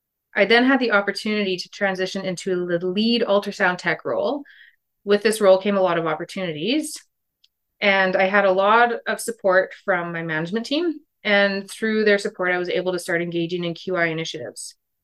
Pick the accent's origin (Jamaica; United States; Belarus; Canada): Canada; Kelowna, British Columbia; I grew up in Kelowna